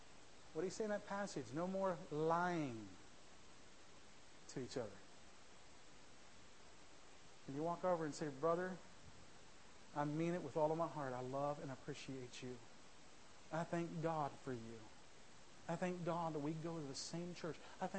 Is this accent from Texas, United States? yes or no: no; Ohio, United States; I grew up in Ohio.